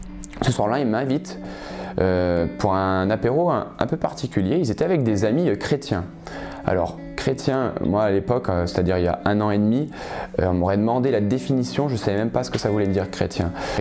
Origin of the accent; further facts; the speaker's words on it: Oyonnax, Auvergne-Rhône-Alpes, France